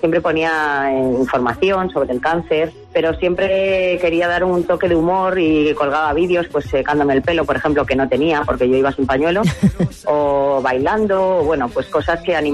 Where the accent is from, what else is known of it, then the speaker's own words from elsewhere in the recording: Madrid, Community of Madrid, Spain; now in Guadalajara, Spain; Bueno, yo soy de Madrid